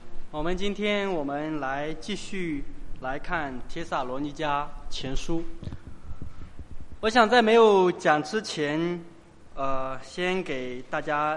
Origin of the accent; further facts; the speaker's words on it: China; 被我们中国人称为中国的耶路撒冷